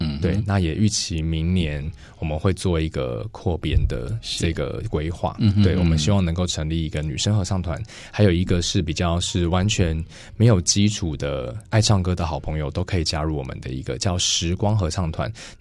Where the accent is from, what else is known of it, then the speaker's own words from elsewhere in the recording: Tainan, Taiwan; 对，我是台南人。